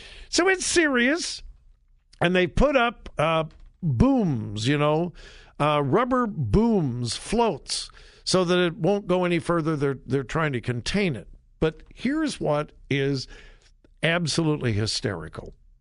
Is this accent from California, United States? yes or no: yes; California, United States; I've been there dozens of times when I was growing up in California.